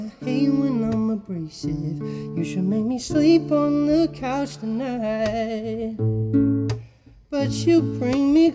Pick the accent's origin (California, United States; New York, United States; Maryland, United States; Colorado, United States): Maryland, United States; Westminster; Yeah, I grew up in Westminster, Maryland. It's like 40 minutes north of Baltimore.